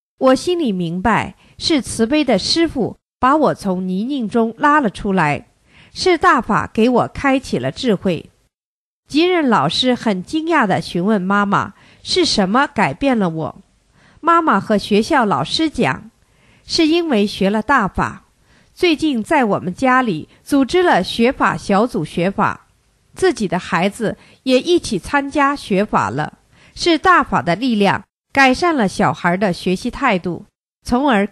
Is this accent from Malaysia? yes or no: yes; Penang, Malaysia; 我是来自槟城的大法小弟子，今年11岁。